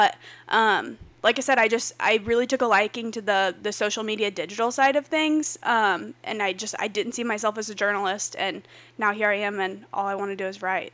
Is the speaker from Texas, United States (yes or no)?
no; Osceola, Missouri, United States; Yeah, so like you said, I'm from Southwest Missouri, originally Osceola specifically. So I grew up riding horses